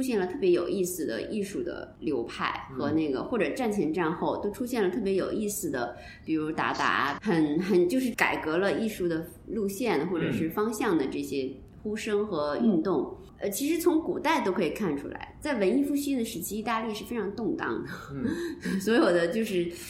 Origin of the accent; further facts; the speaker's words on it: Beijing, China; 按咱们北京人的话说闹学生